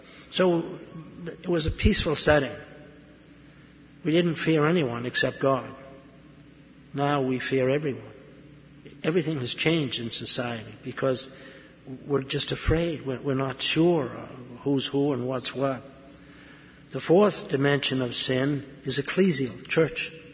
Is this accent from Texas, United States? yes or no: no; Massachusetts, United States; When I was a lad growing up outside of Boston, we never locked the door at night.